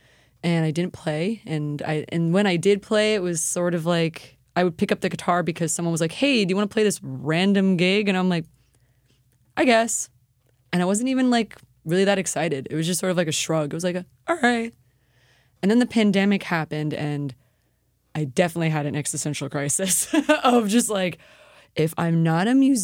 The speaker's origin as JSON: {"language": "English", "region": "Florida", "country": "United States", "said": "And I'm from Florida."}